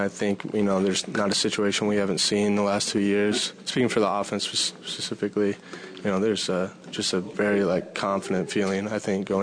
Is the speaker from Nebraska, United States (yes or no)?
yes; Kearney, Nebraska, United States; I was unhappy being from Kearney, living in Kearney, going to school in Kearney.